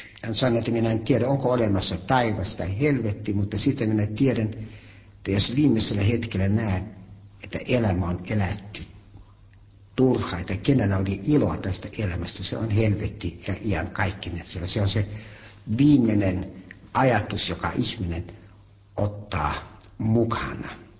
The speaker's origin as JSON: {"language": "Finnish", "town": "Helsinki", "region": "Uusimaa", "country": "Finland", "tie": "born there", "first_language": "German", "second_language": "Finnish", "said": "Ja minä olen syntynyt Helsingissä, siellä Katajanokalla, Merikasarmissa. Puhun niin huonosti suomea, vaikka olen syntynyt täällä, mutta ensimmäinen lastenhoitaja oli ruotsinkielinen."}